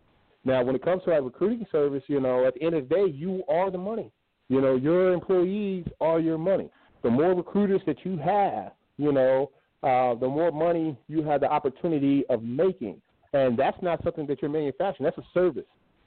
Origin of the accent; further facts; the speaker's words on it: Paducah, Kentucky, United States; I grew up in Paducah, Kentucky.